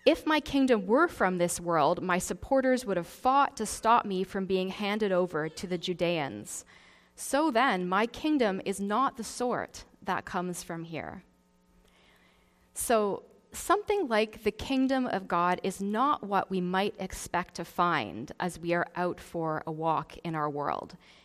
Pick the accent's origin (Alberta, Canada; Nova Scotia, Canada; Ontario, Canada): Ontario, Canada; Ottawa; also born or lived in France; now in Vancouver, Canada; Now, I'm not originally from BC. I grew up in Ontario, and I still have one sister, and my parents live in Ottawa now, which is where I'm from. I moved to Vancouver about 12 years ago now to do a master's at Regent College at UBC.